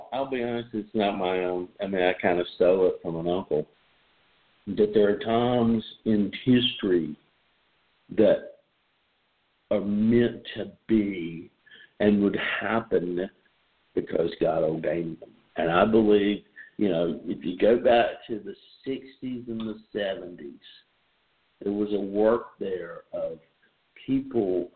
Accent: Birmingham, Alabama, United States; I grew up in Birmingham, Alabama.

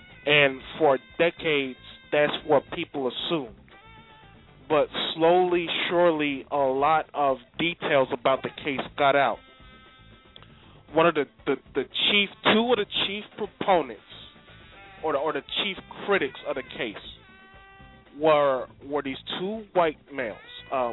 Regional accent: Atlanta, Georgia, United States; also born or lived in New Jersey, United States; My family relocated from New Jersey to Metro Atlanta around 1978, late 78. And I grew up in the Atlanta area experiencing the child murders firsthand.

